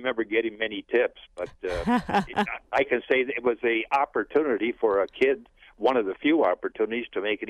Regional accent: Mellen, Wisconsin, United States; now in Green Bay, United States; I grew up in Mellon, Wisconsin, and I manually set pins at the Spa Bowling Tavern at for 10 cents a game.

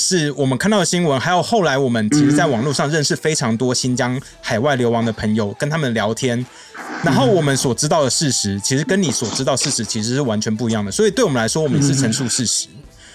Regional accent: Taiwan; 只好来找我们台湾人在看别的东西的时候的观点来骂

